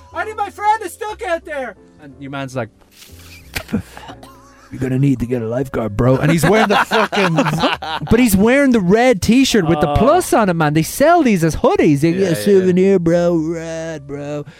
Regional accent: Ireland; I can't get this on. I'm Irish, please.

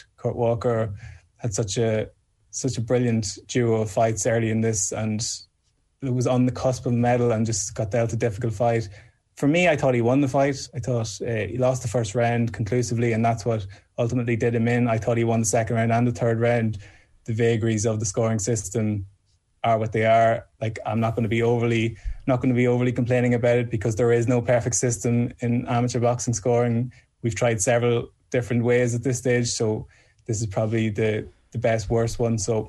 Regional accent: Ireland; as strong as Irish boxing is and the depth of talent we have in coaching terms and fighting terms

